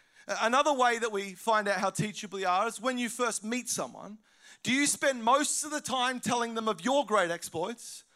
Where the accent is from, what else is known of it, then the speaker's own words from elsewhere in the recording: Australia; but as an Aussie, he sort of rubbed me up the wrong way